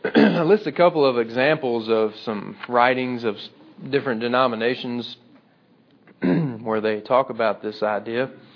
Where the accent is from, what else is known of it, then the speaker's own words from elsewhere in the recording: Mississippi, United States; I remember growing up, where I grew up in South Mississippi, it was predominantly Baptist